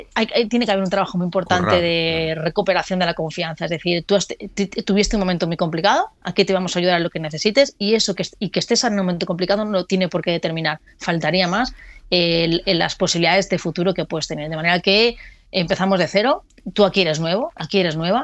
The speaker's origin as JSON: {"language": "Spanish", "town": "Madrid", "region": "Community of Madrid", "country": "Spain", "tie": "born or raised there", "said": "Tampoco aquí en mi adolescencia, aquí en el Villaverde, tampoco fue fácil, ¿eh?"}